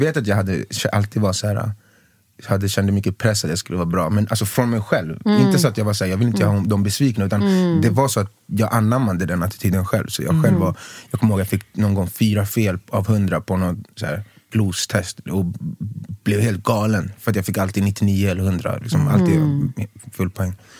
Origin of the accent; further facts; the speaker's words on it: Skogås, Stockholm County, Sweden; also born or lived in Tumba; Skogås huvudsakligen. När jag var väldigt liten bodde vid Tumba. Sen Skogås.